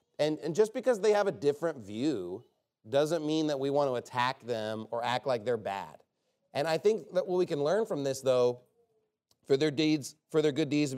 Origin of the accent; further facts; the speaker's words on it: Texas, United States; because I'm a Texan and I love brisket.